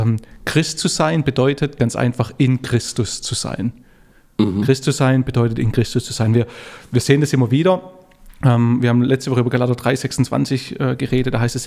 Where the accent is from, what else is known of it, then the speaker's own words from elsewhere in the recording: Baden-Württemberg, Germany; now in Franconia, Germany; Ich wohne ja jetzt in Franken. Das heißt, ich kann halt natürlich sagen, ich bin in Schwaben geboren.